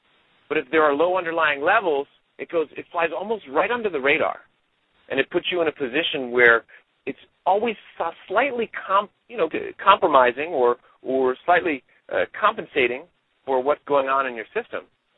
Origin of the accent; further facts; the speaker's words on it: Danbury, Connecticut, United States; Now, again, I come from Connecticut, and Danbury, which is the town that I'm from, used to be the hat capital of the world.